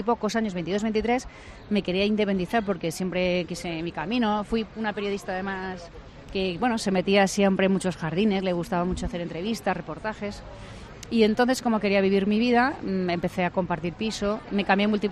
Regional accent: Madrid, Community of Madrid, Spain; Yo soy de Chamberí.

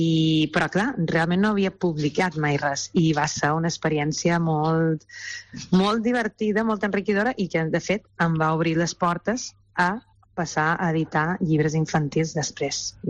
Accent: Balearic Islands, Spain; now in Barcelona, Spain; som mallorquina, per tant, jo visc aquí a Barcelona, els meus germans viuen a Mallorca

